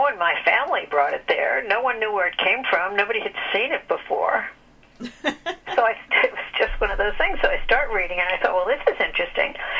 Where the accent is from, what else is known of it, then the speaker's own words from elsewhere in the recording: Hicksville, New York, United States; Well, I grew up in Hicksville, Long Island.